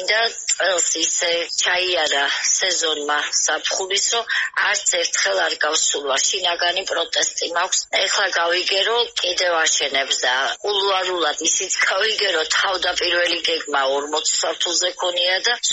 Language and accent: Georgian; Adjara, Georgia; ძალიან მტკივა გული ადგილი, სადაც გავიზარდე და ბულვარი ჩვენთვის იყო ძალიან მნიშვნელოვანი ადგილი